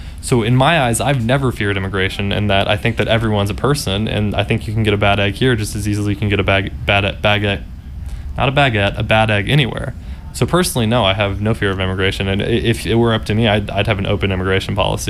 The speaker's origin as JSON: {"language": "English", "town": "Fort Worth", "region": "Texas", "country": "United States", "said": "Well, I'm from Fort Worth, Texas, like I said"}